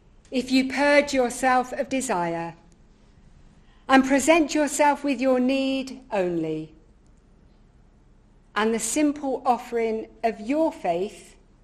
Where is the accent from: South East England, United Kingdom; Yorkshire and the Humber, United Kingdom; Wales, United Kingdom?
South East England, United Kingdom; Godalming; from Godalming in Surrey.